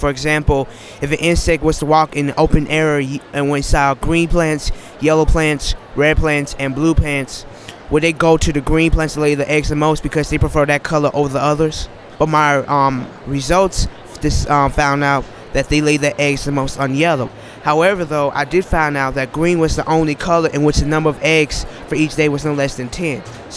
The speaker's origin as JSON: {"language": "English", "town": "Atlanta", "region": "Georgia", "country": "United States", "said": "I'm from Atlanta, Georgia, United States"}